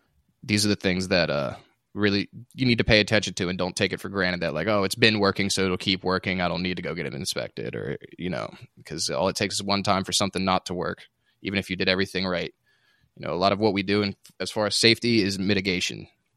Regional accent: the South, United States; I'm a bit of a hockey fan, even though I'm from the South.

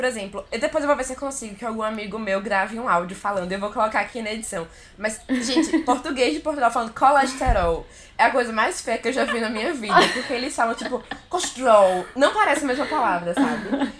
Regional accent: Brazil; accent: Brazilian, from another region of Brazil; mesmo sendo muito brasileiro, tem muita dificuldade de entender o meu sotaque, além de ser sotaque brasileiro, por ser sotaque de outra região do Brasil, que não é muito comum

